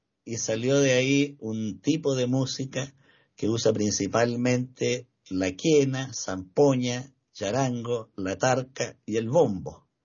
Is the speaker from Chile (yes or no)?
yes; Chile; Y aquí en Chile, el folclore, por desgracia, no se oye, ni en las radios, ni menos en la televisión. En mi país, yo diría que hay 3 zonas de folclore.